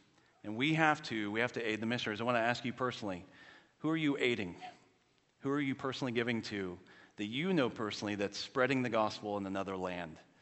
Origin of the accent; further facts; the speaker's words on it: Jacksonville, Florida, United States; Most of my buddies that I grew up with are all IMB missionaries today, all of them that I grew up with in Jacksonville.